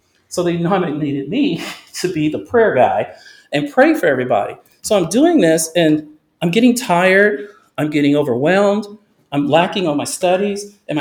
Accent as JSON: {"language": "English", "town": "Dallas", "region": "Texas", "country": "United States", "tie": "born or raised there", "also_born_or_lived": "Orlando", "said": "I was raised in the South. I'm originally from, I'm born in Orlando, but raised in Dallas. And in Dallas, I went to a holiness church and all black people, right?"}